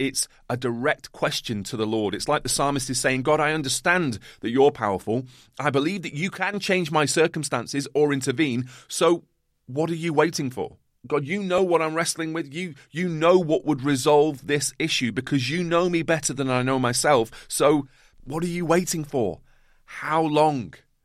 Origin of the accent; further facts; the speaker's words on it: United Kingdom; Maybe we're too British at times and don't want to overstep the mark